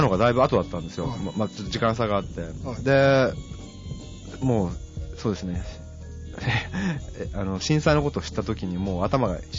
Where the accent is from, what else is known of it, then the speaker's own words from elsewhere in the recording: Colombia; also born or lived in Guatemala / Japan / United States; グアテマラで生まれてコロンビアで育って、でその後日本に1回帰ってきて、でまたコロンビアに移って、でその後今度はアメリカに大学行って、でその後ニューヨークで少し仕事をした